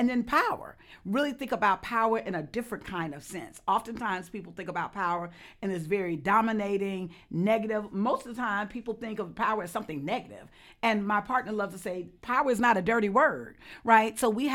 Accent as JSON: {"language": "English", "town": "Selma", "region": "Alabama", "country": "United States", "said": "when I go to Brussels or I go to South Africa, I'm constantly hearing people, when I say I'm from Selma, that talk about how inspired they were of the civil rights movement."}